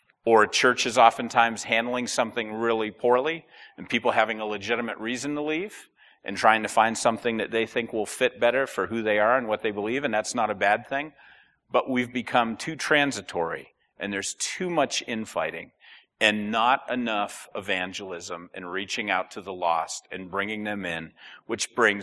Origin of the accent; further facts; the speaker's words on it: United States; How does the fact that I'm an American living in this culture shaping my view of church?